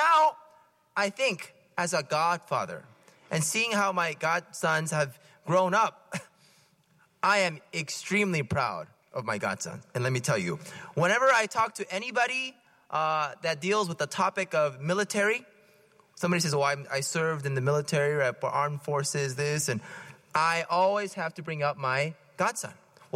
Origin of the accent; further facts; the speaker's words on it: Palo Alto, California, United States; No, I'm actually local. Like, I'm from Palo Alto. I mean, I'm not Campbell, but I'm from Palo Alto, and my parents, they're there.